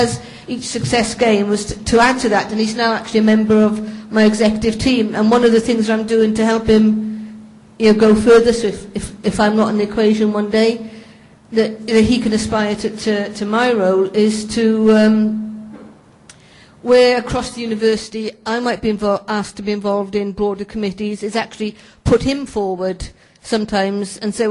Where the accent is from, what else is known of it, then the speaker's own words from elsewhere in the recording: Wales, United Kingdom; accent: Welsh; Sorry, I'm from Wales and have a Welsh accent, so I hope you can understand me.